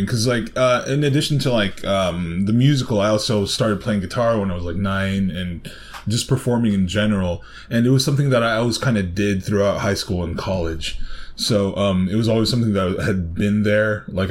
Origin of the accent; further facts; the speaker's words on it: Long Beach, California, United States; I grew up in Long Beach, and I went to an elementary school that was like 80-90% Filipino, right?